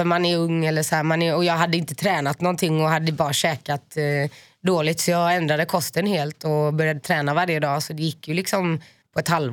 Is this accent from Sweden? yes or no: no; Finland; Men det är för att jag är finne.